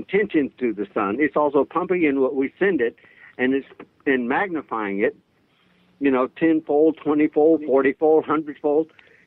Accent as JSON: {"language": "English", "region": "Louisiana", "country": "United States", "said": "I'm from Louisiana, so there's a lot of hurricanes down in the area."}